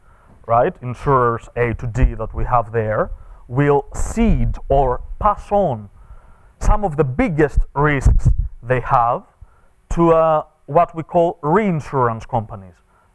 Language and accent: English; Athens, Attica, Greece; English is a second language; Athens, which is my hometown in Greece